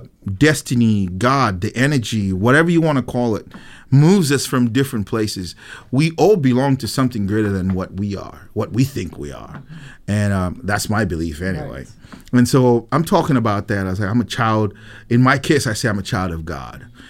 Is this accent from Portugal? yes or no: no; Zambia; first language Bemba; English is a second language; It's in my language, Bemba. I'm from Zambia.